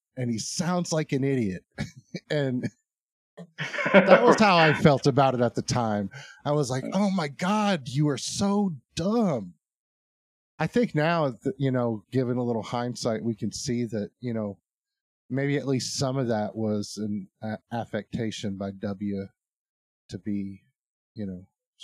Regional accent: Arkansas, United States; I guess we are from Arkansas.

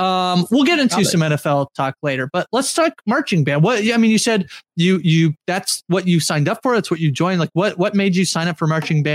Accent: Canada

